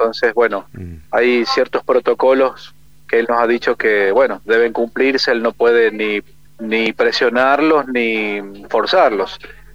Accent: San Juan, Argentina; quién era, que soy de San Juan, y para que él me conozca un poco más

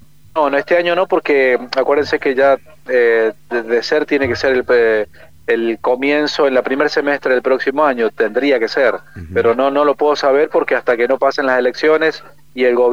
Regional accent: San Juan, Argentina; quién era, que soy de San Juan, y para que él me conozca un poco más

